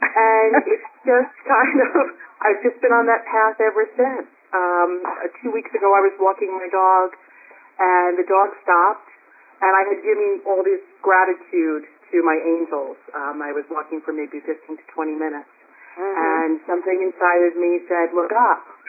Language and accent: English; New Jersey, United States; I'm from New Jersey.